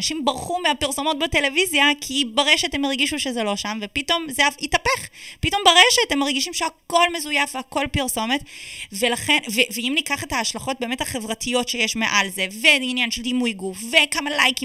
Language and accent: Hebrew; Canada; also born or lived in Toronto; now in Israel; אוקיי, אז גדלתי שם, אבל בגיל 14 עברתי לעיר הגדולה טורונטו.